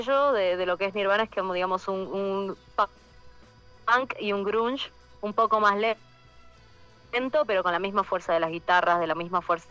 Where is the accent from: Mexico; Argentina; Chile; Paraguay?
Argentina; La Rioja; also born or lived in Córdoba; tenía 27, me había ido, bueno, yo crecí en La Rioja, me había ido a Córdoba a estudiar.